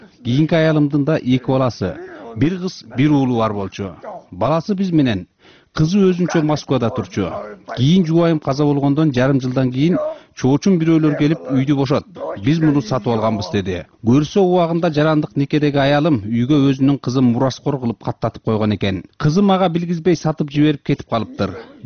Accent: Chuy Region, Kyrgyzstan; 1941 жылы мен 19 жашта элем. Ана-Нева айылында туулуп өскөм.

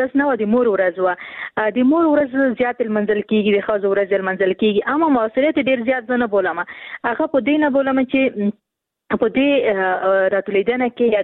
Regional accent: Khost, Afghanistan; ورور زه هم د خوست یم

